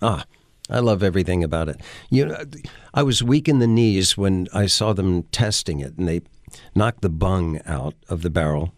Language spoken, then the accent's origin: English; Cumberland, Maryland, United States; I grew up in Cumberland, Maryland, and that whole area was a big manufacturer of rye whiskey.